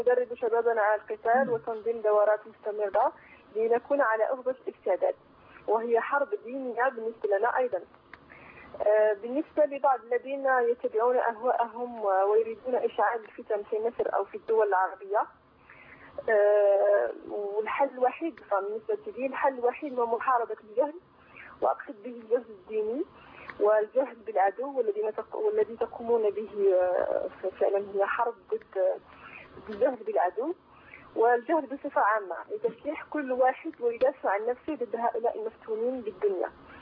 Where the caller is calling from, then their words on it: France; من فرنسا.